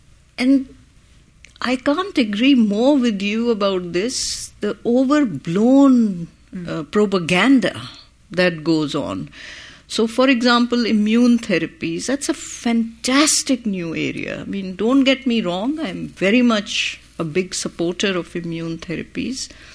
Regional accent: New York, United States; You know, I'm from New York.

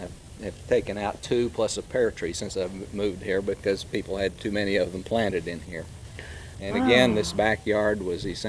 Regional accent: Amarillo, Texas, United States; When my parents had a wonderful old redbud off of the patio in the house where I grew up here in Amarillo years ago.

